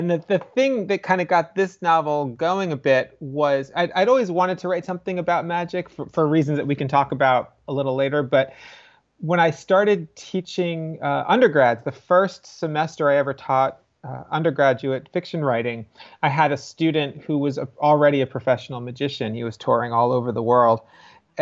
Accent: New Jersey, United States; And then growing up on the Jersey Shore, there was a boardwalk and a little amusement park.

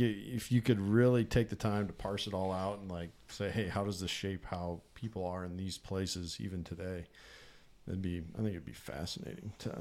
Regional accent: Midwest, United States; growing up in the Midwest, you're used to eating hot dogs, you're used to eating the occasional TV dinner, pizza rolls, right?

